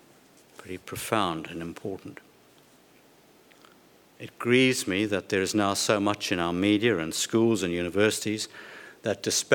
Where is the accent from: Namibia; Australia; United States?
Australia; it may be that we begin to appreciate the blessings and privileges of being Australian.